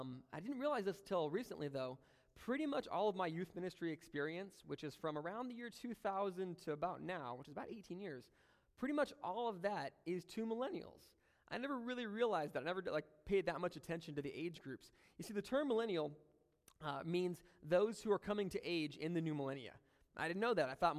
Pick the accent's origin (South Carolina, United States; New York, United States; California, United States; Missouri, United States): California, United States; Manteca; also born or lived in Tracy; So they had me in Tracy, but I was raised right here in Manteca pretty much my whole life.